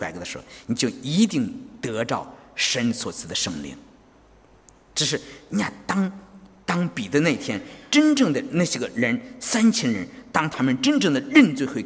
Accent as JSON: {"language": "Chinese", "country": "China", "said": "为什么我们从中国来啊？"}